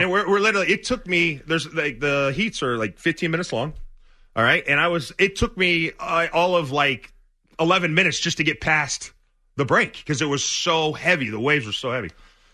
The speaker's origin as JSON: {"language": "English", "town": "San Diego", "region": "California", "country": "United States", "tie": "born or raised there", "said": "I grew up in San Diego. I went to high school in San Diego."}